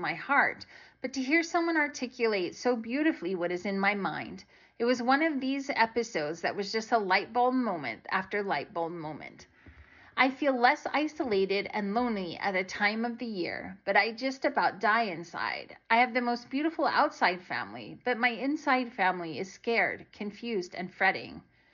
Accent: Philippines; We don't have a fundamentalist religious background, but we are Filipino, and one side of the family is Catholic, the other is Protestant.

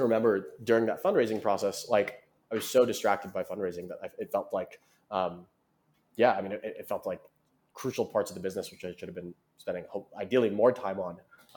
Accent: New York, United States; I was born and raised in New York

